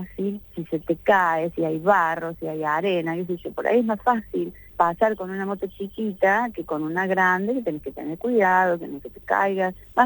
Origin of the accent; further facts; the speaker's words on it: Córdoba, Argentina; born there; Nací en la provincia de Córdoba. De hecho, estoy en este momento en el pueblo en el que nací, que se llama Cábanas, que está sobre Ruta 8, cerca de Venado Tuerto, pero es provincia de Córdoba.